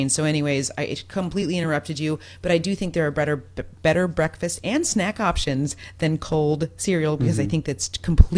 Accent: Michigan, United States; look, I'm from Michigan. Battle Creek, you know, was right, you know, we lived close to Battle Creek, and that was the home of Kellogg's.

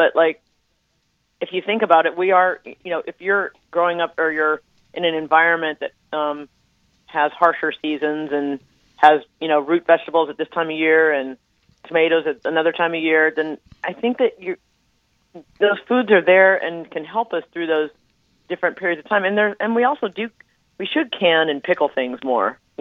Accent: West Coast, United States; now in New York, United States; I'm from the West Coast, but I live in New York

